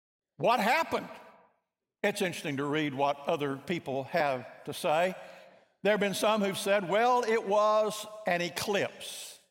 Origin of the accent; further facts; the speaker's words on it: Oklahoma, United States; I grew up in Oklahoma before I was there